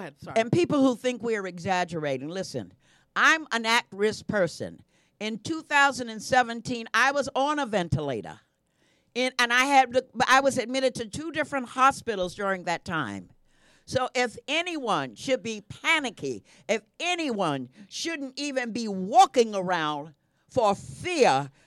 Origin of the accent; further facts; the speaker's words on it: New York, United States; I'm from New York. I can't help it.